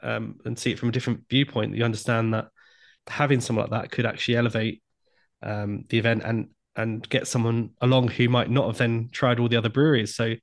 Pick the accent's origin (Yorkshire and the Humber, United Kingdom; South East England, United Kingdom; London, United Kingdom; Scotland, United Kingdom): London, United Kingdom; Hackney; I'm kind of from Hackney originally.